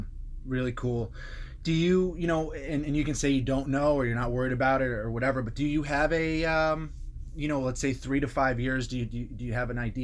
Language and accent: English; East Coast, United States; I'm from the East Coast, went to school on the East Coast